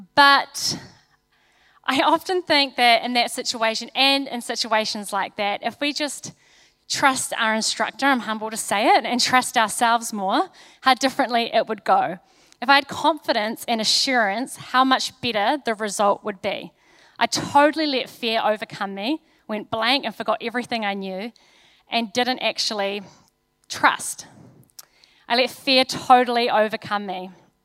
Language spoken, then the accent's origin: English; Nelson, New Zealand; also born or lived in Wellington; now in Auckland, New Zealand; I was born in Wellington, which is a pretty special place. And I left there when I was four and moved to Nelson. That's where I had a chunk of my life.